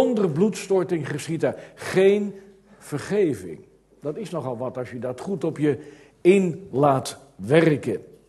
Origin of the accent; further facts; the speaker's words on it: Kampen, Overijssel, Netherlands; wij komen uit Kampen